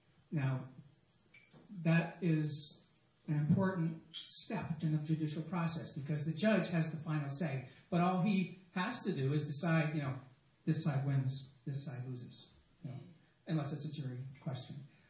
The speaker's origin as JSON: {"language": "English", "region": "Vermont", "country": "United States", "tie": "born or raised there", "said": "Just my background, I grew up in Vermont."}